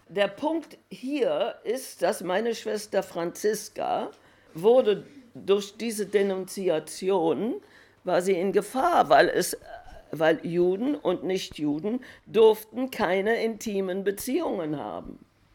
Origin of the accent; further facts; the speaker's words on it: Melbourne, Victoria, Australia; German is a second language; Und wir folgten dann im Juni 1939 nach Melbourne auch, wo ich aufgewachsen bin. Auf dem Schiff lernte ich etwas Englisch.